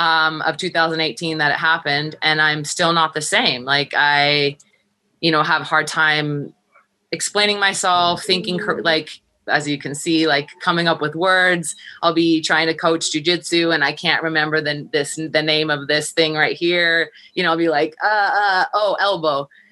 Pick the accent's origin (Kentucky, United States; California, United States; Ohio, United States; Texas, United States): California, United States; Los Angeles; I'm not from Minnesota. I'm from LA.